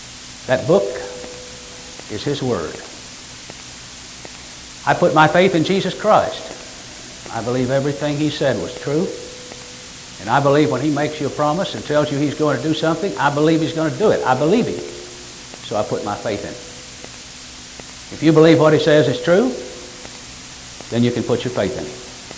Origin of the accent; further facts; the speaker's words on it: the South, United States; I am a Southerner and both my grandparents fought in the Confederate Army, great-great-grandparents